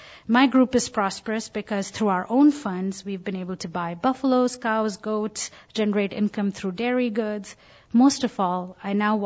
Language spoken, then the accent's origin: English; Rajasthan, India; English is a second language; So let me take you back to my home state of Rajasthan. This is the place most deeply rooted in my history and my own growth as a person.